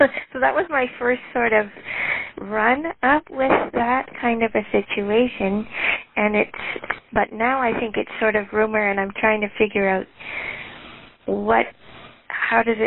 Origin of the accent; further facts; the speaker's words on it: Ontario, Canada; I'm from Ontario.